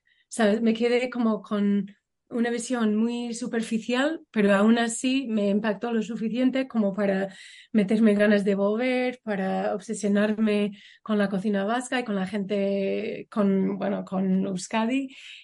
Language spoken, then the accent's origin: Spanish; Alabama, United States; Spanish is a second language; also born or lived in Louisiana; yo soy sureña de los Estados Unidos, de Alabama. Mucha de mi vida he vivido en Luisiana también.